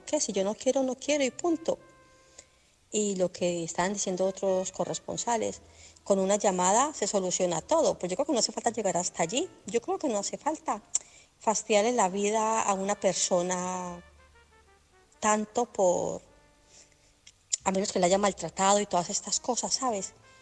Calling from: Barcelona, Catalonia, Spain; de Barcelona.

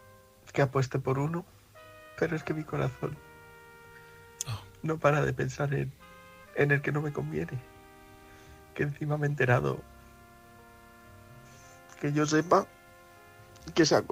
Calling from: Getafe, Community of Madrid, Spain; corresponsal de Getafe, Madrid

